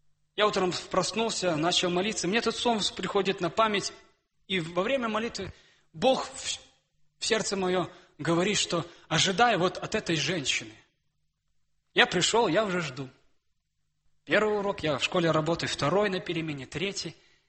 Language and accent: Russian; Russia; мы с родом с России